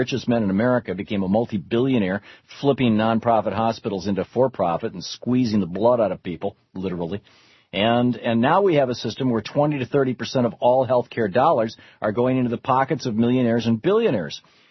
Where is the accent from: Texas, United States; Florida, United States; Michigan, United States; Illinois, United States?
Michigan, United States; Lansing; also born or lived in Grand Rapids; I was born in a hospital in Grand Rapids, Michigan, that was owned by the county. When I grew up in Lansing, I usually went to Ingham Medical, which was the county hospital there.